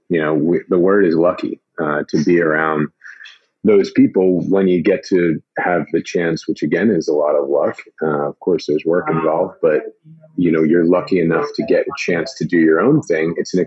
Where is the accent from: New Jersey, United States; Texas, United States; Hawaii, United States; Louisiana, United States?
New Jersey, United States; Cedar Grove; It was in Wayne, New Jersey. I grew up in Cedar Grove, New Jersey.